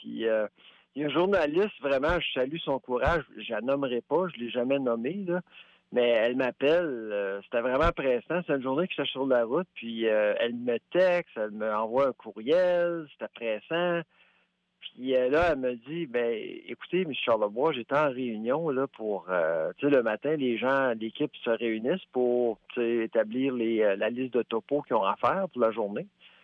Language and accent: French; Quebec, Canada